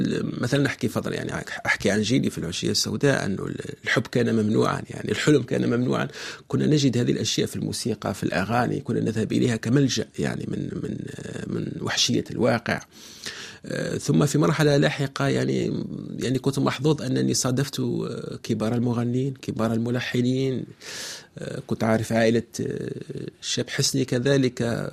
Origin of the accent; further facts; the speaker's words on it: Bou Saada, M'Sila Province, Algeria; born there; صحيح، يعني مدينة صغيرة من جنوب، مدينة كوسموبوليتية، تخيل مثلا أنا حيث أسكن،